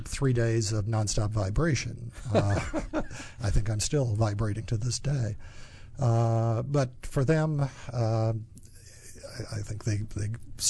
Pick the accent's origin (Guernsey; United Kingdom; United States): United States; Wisconsin; Wisconsin, born and raised in a small town.